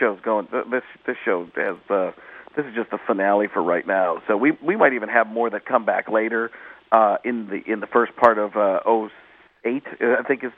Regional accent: Wisconsin, United States; I'm from Wisconsin, so I guess in that sense.

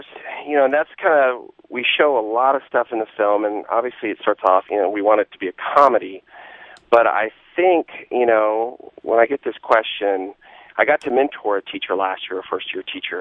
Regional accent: Austin, Texas, United States; Yes, sir. I'm from Austin, still live here, thank goodness.

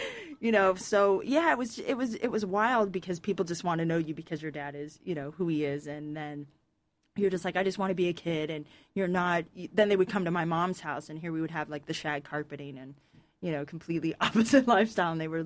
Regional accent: Hollywood, California, United States; I grew up in Hollywood below the tracks with my mom

